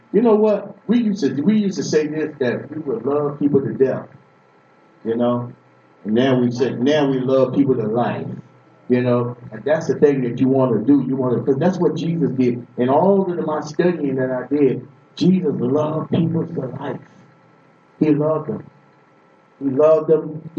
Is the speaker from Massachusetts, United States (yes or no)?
yes; Boston, Massachusetts, United States; moved away; I came from Boston to here, and I just didn't want to just go to jail